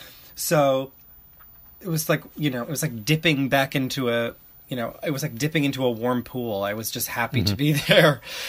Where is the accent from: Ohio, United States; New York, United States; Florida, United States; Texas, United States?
New York, United States; Yeah, I'm from Long Island.